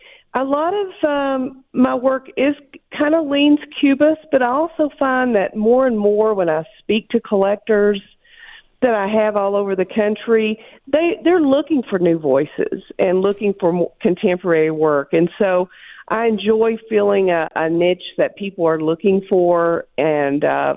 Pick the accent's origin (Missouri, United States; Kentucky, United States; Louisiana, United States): Kentucky, United States; now in New Mexico, United States; I'm sure you can tell by my accent, I'm not from New Mexico.